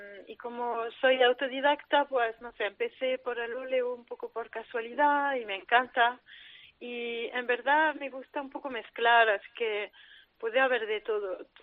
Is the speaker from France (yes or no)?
yes; France; also born or lived in Granada, Spain / Málaga, Spain; now in Athens, Greece; Mira, yo he nacido en Granada, he crecido en Francia y todos los veranos venía a mi pueblo y tal, y también he vivido en Málaga desde 2012 al 2015